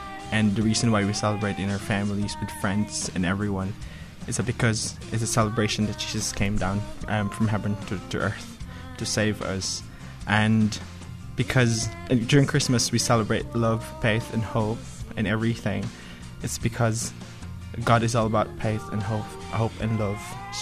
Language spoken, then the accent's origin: English; Philippines; I'm from the Philippines